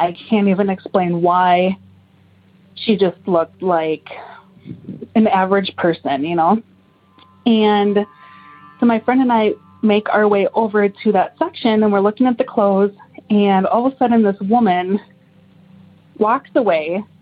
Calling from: Minnesota, United States; I'm calling from Minnesota and I'm a newer listener.

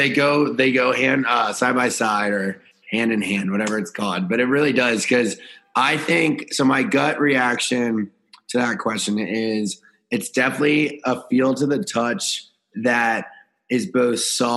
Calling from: Charleston, South Carolina, United States; I'm in Charleston, South Carolina.

